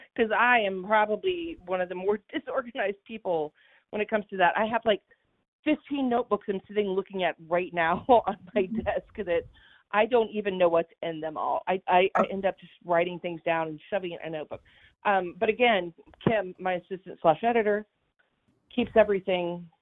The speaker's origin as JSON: {"language": "English", "region": "Texas", "country": "United States", "said": "I'm from Texas. I write books."}